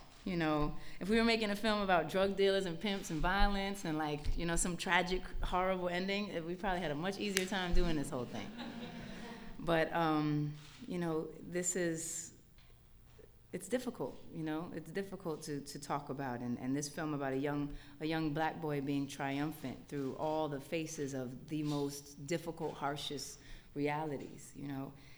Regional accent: New York, United States; growing up in Hell's Kitchen and in Harlem, in the middle of it all

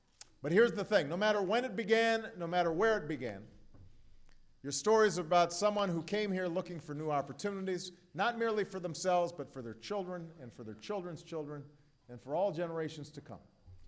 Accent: Honolulu, Hawaii, United States; also born or lived in Indonesia; I think about all the folks I grew up with in Honolulu as part of the as part of the Hawaiian Ohana. I think about the years I spent in Indonesia.

